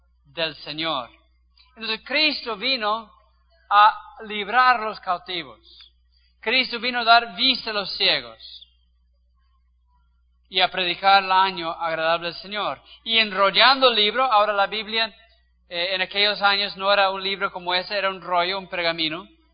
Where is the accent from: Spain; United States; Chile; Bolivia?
United States; Los Angeles, California; born there; Spanish is a second language; Y yo, que nací en Los Ángeles, que Dios me envía aquí y hablo bien mal el español